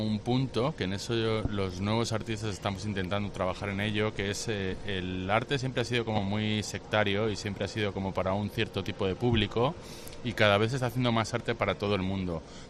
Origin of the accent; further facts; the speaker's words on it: Madrid, Community of Madrid, Spain; now in Suances, Spain; Soy de Madrid, pero vivo...